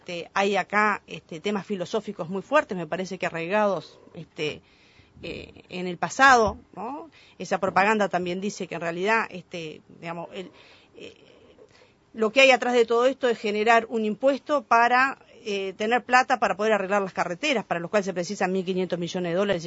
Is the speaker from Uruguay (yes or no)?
yes; Uruguay; Digo, a mí, como uruguaya, me llama la atención.